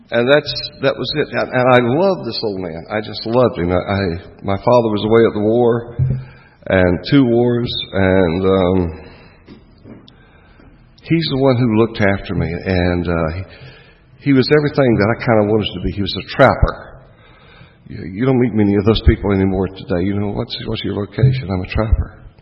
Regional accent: Phenix City, Alabama, United States; also born or lived in Columbus, Georgia; I was born in Columbus, Georgia, but that was kind of a lie. I was raised across the river for about 17 years in a place called Phenix City, Alabama.

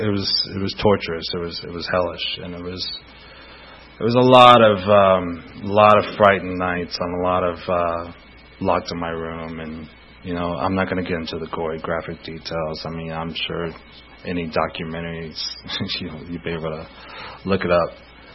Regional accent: Atlanta, Georgia, United States; born there; I was born in Atlanta. My mom was a drug addict, and she was Irish, and that is all that I know about my mom.

